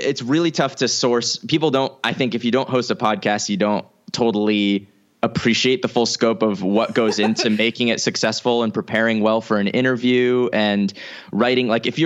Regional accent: California, United States; I grew up largely in the San Francisco Bay Area and it is high cost of living, but at the same time, I grew up in like the Silicon Valley house.

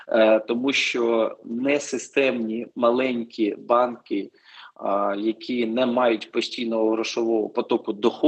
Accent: Kharkiv, Kharkiv Oblast, Ukraine; Я сам з Харкова

